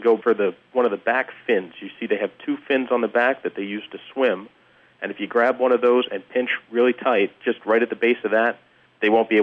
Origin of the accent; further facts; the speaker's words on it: New Jersey, United States; now in Cape Cod, United States; And I might get some argument from guys that love lobster up here in New England, but I'm from New Jersey, so blue crabs, to me, that is the shellfish to eat.